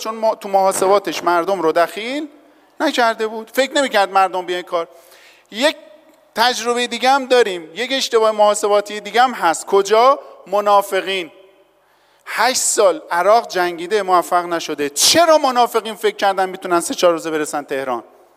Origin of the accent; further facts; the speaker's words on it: Iran; میخوام به عنوان یک ایرانی در توسعه اقتصادی نقش آفرینی کنم